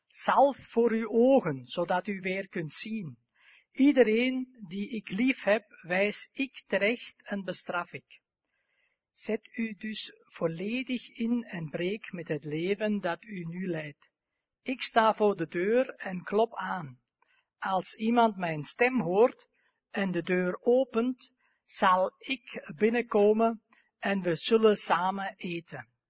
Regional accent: Germany; Dutch is a second language; moved away; Ik ben eigenlijk afkomstig uit Duitsland en sommigen van jullie zullen dat waarschijnlijk horen. Het is vanmorgen dan geen perfect Nederlands dat jullie gewoond zijn

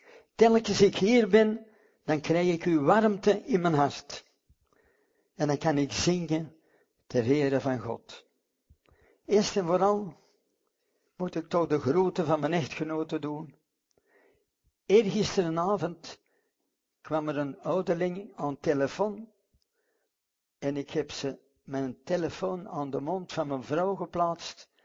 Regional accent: Scotland, United Kingdom; in de richting van Schotland, mijn vaderland. Misschien weten het u het nog niet, ik ben een Schot.

